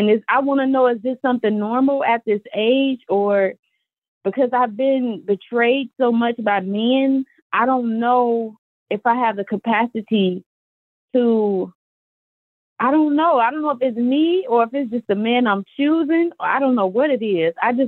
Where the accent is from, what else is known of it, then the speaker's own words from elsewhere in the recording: Chicago, Illinois, United States; I'm a single mom. I'm from Chicago